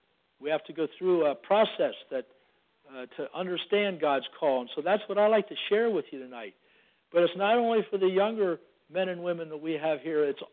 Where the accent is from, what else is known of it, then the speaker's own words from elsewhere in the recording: Pennsylvania, United States; now in Maryland, United States; My wife and I grew up in Pennsylvania. We got married in Pennsylvania, and the year after we were married, we were called to Maryland